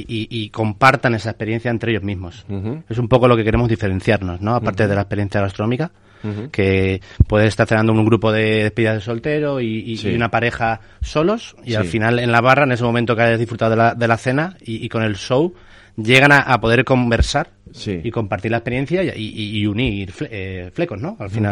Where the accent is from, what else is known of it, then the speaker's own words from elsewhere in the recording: Spain; España, vamos, de mi punto de vista, tiene la mejor gastronomía del mundo, como español que soy y he vivido en muchos lugares